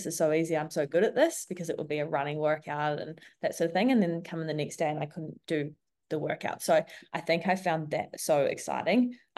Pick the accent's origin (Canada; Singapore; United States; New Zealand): New Zealand; now in Australia; So I live in Australia, but I'm originally from New Zealand, so Kiwi, and I moved here 7 years ago.